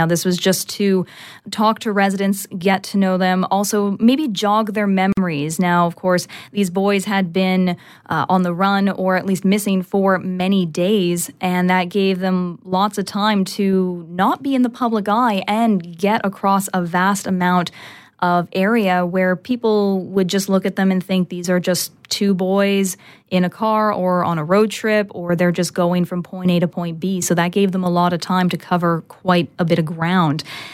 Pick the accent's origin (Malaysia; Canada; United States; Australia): Canada; Calgary, Alberta; I'm from Calgary